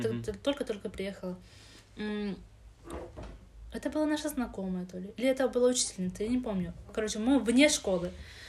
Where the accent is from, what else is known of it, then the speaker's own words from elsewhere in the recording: Khujand, Sughd, Tajikistan; я не в Худжанде живу, я просто сказала, что я из Худжанда.